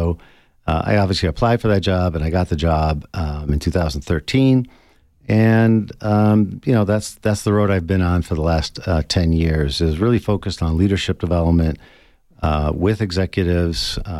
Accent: Cleveland, Ohio, United States; And then an opportunity opened up to go back to my hometown, Cleveland, and work at Case Western Reserve University in their executive education department.

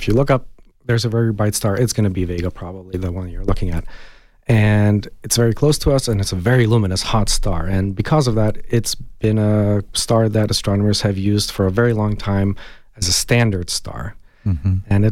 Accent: Hungary; English is a second language; moved away as an adult; The listeners may be able to identify that I have a little bit of an accent, so I actually wasn't born here. I was born and raised in Hungary, so I grew up there

